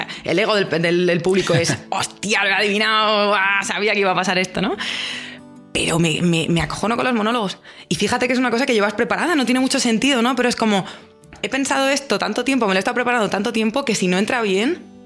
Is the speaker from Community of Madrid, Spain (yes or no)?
yes; Madrid, Community of Madrid, Spain; soy de Madrid. No quiero vivir en Madrid.